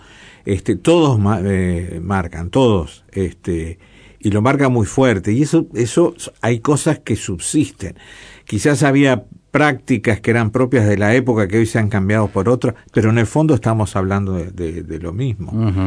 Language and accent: Spanish; Uruguay; Porque hay una cosa que sí es muy propia de los uruguayos, y yo eso lo menciono mucho en el libro, es esa tendencia que cuando nos encachilamos con algo es lo único que hay.